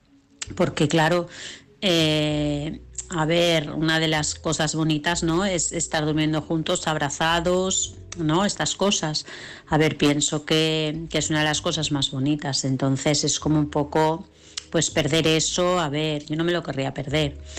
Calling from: Vilassar, Catalonia, Spain; de Vilassar.

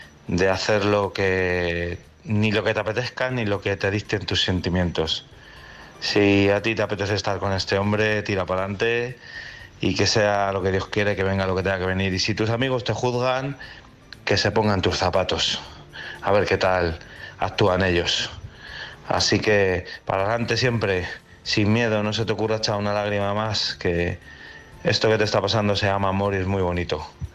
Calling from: Madrid, Community of Madrid, Spain; de Madrid otra vez

